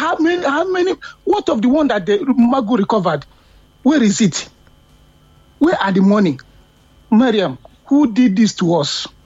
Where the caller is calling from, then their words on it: Belgium; calling from Belgium.